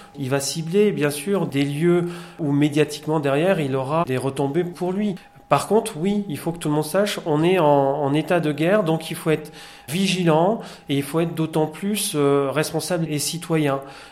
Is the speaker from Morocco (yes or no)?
no; Bourgogne-Franche-Comté, France; je suis natif d'un autre parc naturel régional, celui du Morvan. Je suis natif du département de la Nièvre.